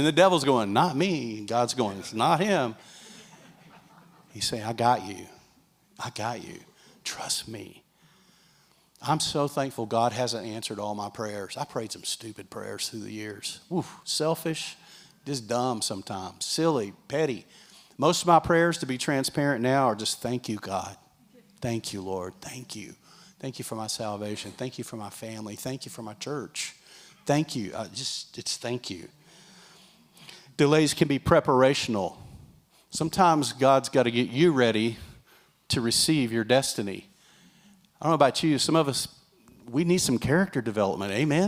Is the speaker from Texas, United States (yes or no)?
yes; Texas, United States; I was raised in West Texas. I tend to be very independent. I was raised that way.